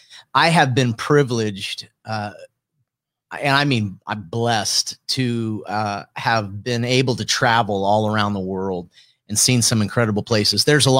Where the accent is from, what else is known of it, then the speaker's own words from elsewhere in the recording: Warren, Ohio, United States; growing up in Warren, I remember when Warren was a booming metropolis. I mean, certain parts of it, and now you drive through them and there's part of it, they're not as vibrant